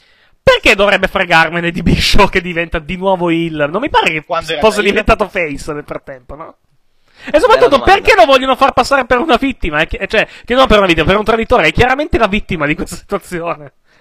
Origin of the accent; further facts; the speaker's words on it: Quebec, Canada; Sì, arriverebbero a cavallo, visto che sono del Quebec.